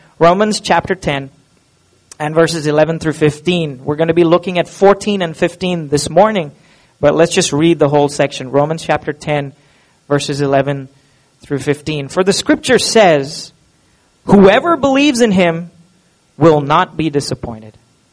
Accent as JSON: {"language": "English", "town": "Pune", "region": "Maharashtra", "country": "India", "lives_now": "Goa, India", "said": "I came from Pune, okay? You'll have to forgive me, with concrete jungles."}